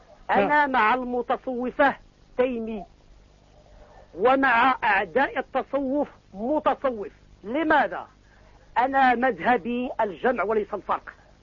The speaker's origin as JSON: {"language": "Arabic", "town": "Casablanca", "region": "Casablanca-Settat", "country": "Morocco", "tie": "born or raised there", "said": "لا أنا بيضاوي المولد والمنشأ، ولكن الأصل من صحراء ورزازات."}